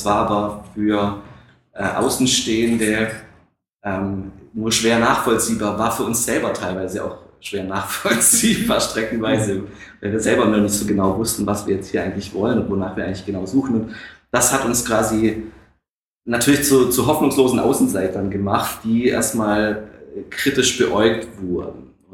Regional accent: Berlin, Germany; wir kommen aus Berlin

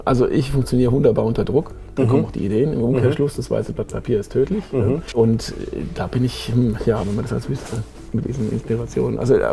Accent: Hockenheim, Baden-Württemberg, Germany; ich bin Kurpfälzer Kind. In der Nachbargemeinde Hockenheim bin ich groß geworden. Eben jetzt lebe ich an der Bergstraße.

